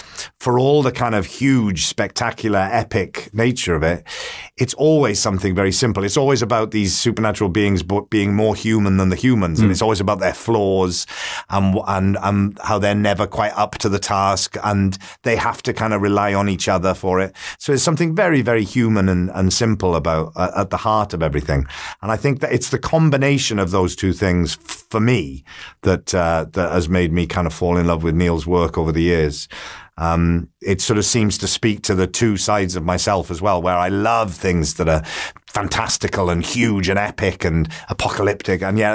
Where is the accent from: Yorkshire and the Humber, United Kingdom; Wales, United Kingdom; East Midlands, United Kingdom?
Wales, United Kingdom; Port Talbot; it starts off in my hometown in Port Talbot in South Wales.